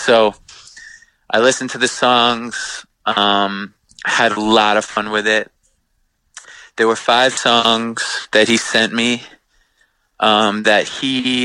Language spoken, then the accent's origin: English; Long Island, New York, United States; And we like grew up, we grew up on Long Island, getting into all the old Revelation records and all that stuff.